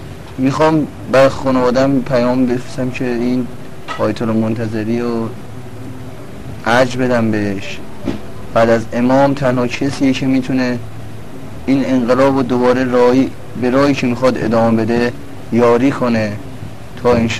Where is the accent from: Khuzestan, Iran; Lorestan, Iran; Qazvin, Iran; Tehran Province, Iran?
Tehran Province, Iran; Tehran; از تهران، پایگاه مقداد.